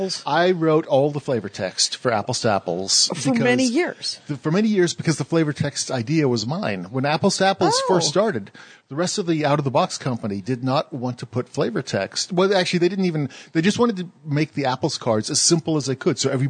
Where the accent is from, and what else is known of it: Manchester, North West England, United Kingdom; born or raised there; now in United States